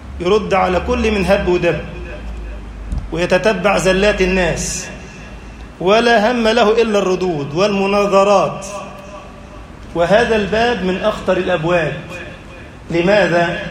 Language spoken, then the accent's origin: Arabic; Egypt; اجعل بلدنا مصر أمنا أمانا